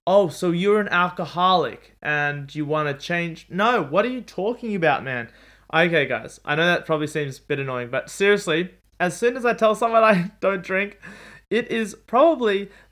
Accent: Australia; And I'm like, yes, I'm Australian.

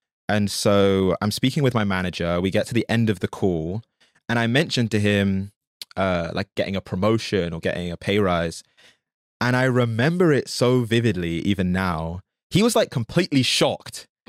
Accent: London, United Kingdom; moved away as an adult; I grew up in London. Mm-hmm. And then when I graduated uni, which is like 4 years ago, 5 years ago, I moved to New Jersey and then I moved to New York.

